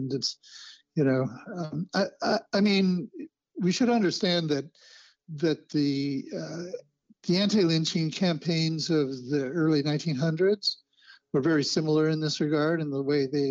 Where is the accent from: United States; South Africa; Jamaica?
United States; Idaho; I grew up in Southern Idaho, right?